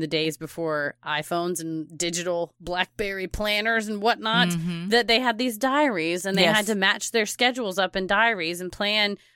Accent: United Kingdom; accent: British; If you send a DM about my British accent, I'm not going to read it. So, unless it's, wow, what a delightful British accent, then I will read it.

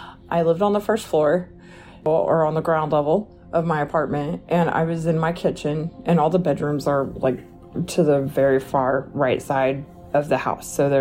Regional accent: Oklahoma, United States; I'm from Oklahoma, and I had recently been just talking about places I'd lived and things I've seen with my kiddos who are teenagers

